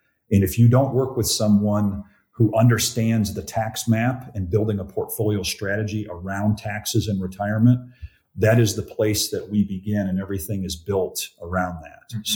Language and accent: English; Chicago, Illinois, United States; I always tell people I'm from the South. I'm from the South part of Chicago, but moved here shortly after graduating from Purdue University.